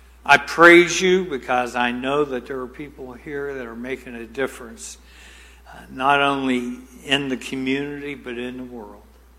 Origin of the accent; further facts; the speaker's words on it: West Virginia, United States; born there; also born or lived in Kentucky; But I was born in West Virginia. What? Yeah. I know all the West Virginia jokes from you Pennsylvania people. And then I lived in Kentucky